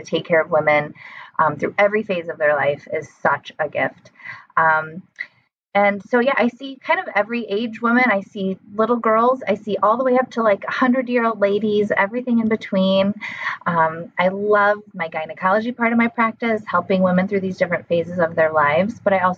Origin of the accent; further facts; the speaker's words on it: Davenport, Iowa, United States; So I am back in my hometown, Davenport, Iowa. I grew up here, and my husband is also from here.